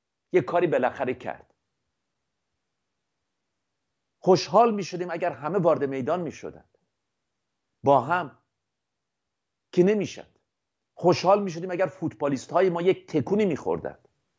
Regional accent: Iran; الان با سربلندی میگیم که من ایرانی هستم.

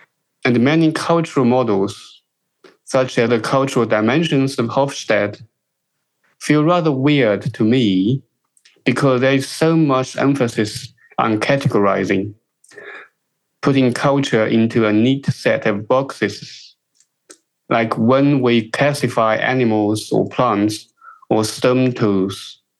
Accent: China; English is a second language; now in United Kingdom; I grew up in China, a developing country, and made the transition to living and working in the UK.

